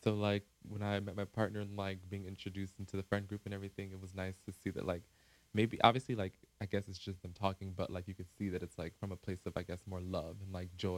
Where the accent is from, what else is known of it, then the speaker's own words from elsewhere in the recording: United States; So like obviously with me being American, like my parents never really they cooked, but not so much.